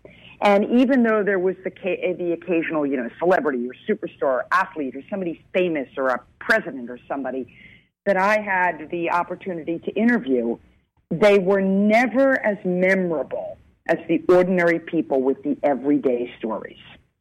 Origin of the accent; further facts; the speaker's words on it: Philadelphia, Pennsylvania, United States; Coming back from a business trip one day, I'm from Philadelphia.